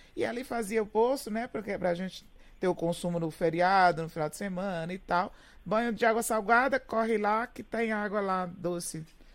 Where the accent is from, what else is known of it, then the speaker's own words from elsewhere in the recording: Northeast Region, Brazil; Eu venho lá do Nordeste e tal. E aí, pertinho da praia, muito próxima, meu pai cavava o poço e a água sai doce.